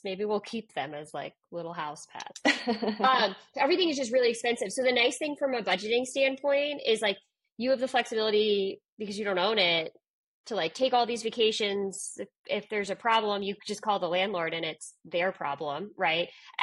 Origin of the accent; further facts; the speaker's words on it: East Coast, United States; obviously I'm from the East Coast originally